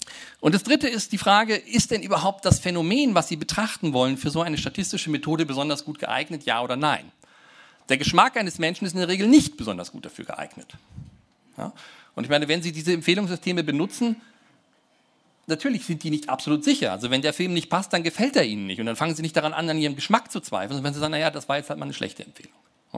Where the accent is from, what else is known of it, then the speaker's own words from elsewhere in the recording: Braunschweig, Lower Saxony, Germany; Ich komme aus Braunschweig, ich darf das sagen.